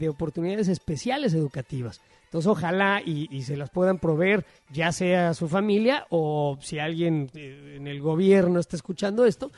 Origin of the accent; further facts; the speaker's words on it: Mexico City, Mexico; now in Chicago, United States; yo nací en la Ciudad de México, viví muchísimos años en la Ciudad de México, ahora vivo en Chicago